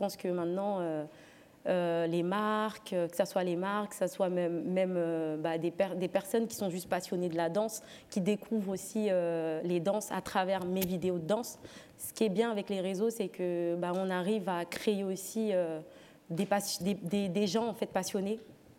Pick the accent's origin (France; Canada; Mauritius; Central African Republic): Central African Republic; je rentre dans mon pays, du coup, je suis centrafricaine. Je rentre à Bangui